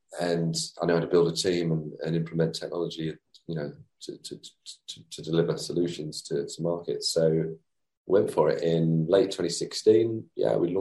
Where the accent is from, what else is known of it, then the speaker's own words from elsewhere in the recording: East of England, United Kingdom; So I grew up near London. We lived in between London and the coast on the east side of London, near Essex.